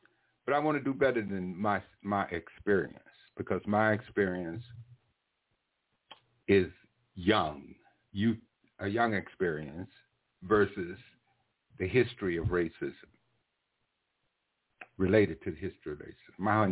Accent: the South, United States; But I was raised in the South. All right? My parents was raised in the South. My grandparents was raised in the South. We were raised in slave states and Jim Crow states and segregated states.

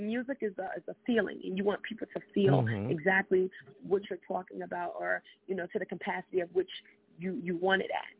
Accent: East Coast, United States; I'm from the East Coast, so, I got to represent that.

